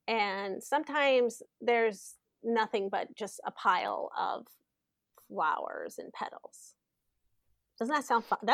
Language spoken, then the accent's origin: English; Washington, United States; I mean, I grew up in Washington State. I grew up with the same proximity to the Canadian border